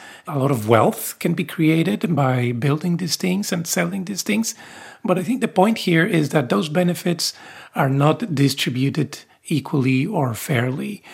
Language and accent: English; Mexico; But as I'm sure Regine from the Philippines or myself from Mexico understand very well, the legacy of colonialism is not over.